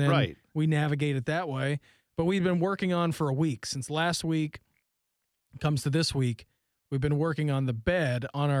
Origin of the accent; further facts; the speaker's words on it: Dayton, Ohio, United States; where I grew up in Dayton, they, you know, the youth clubs have swim teams.